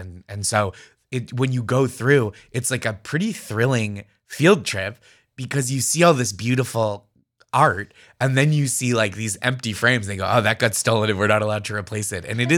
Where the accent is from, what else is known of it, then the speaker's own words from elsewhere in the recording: Massachusetts, United States; So I grew up in the Boston suburbs.